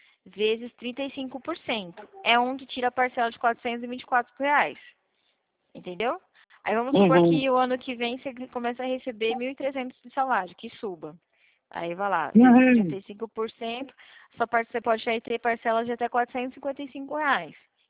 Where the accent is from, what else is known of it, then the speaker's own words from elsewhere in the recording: São Paulo, Brazil; accent: caipira; mas tá vendo o sotaque? É meio caipira, sou de São Paulo.